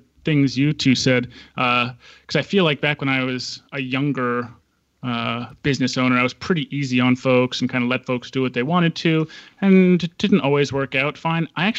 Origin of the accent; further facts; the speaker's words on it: Washington, United States; I'm from Washington, so two great years of RG3